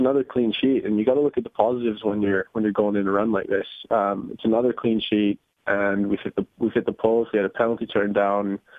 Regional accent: Canada; Obviously, I grew up in Canada, so we got to come over here a lot when we were younger.

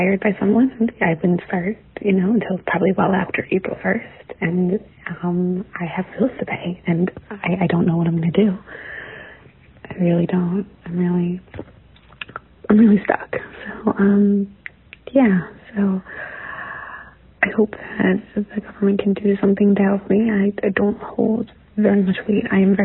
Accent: Red Bank, New Jersey, United States; I'm from Red Bank, New Jersey.

